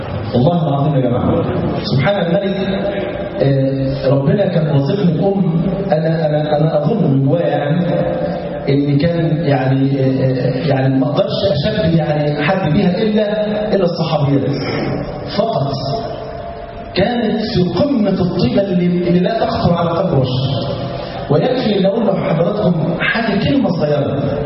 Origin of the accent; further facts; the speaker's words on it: Egypt; في ظل النظام السابق عندنا في مصر